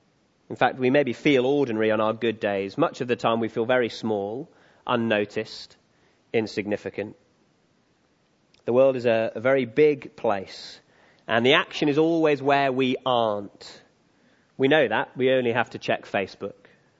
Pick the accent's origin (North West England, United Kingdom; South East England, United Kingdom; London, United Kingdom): North West England, United Kingdom; I'm also from Cheshire, so I've been to Sandbach.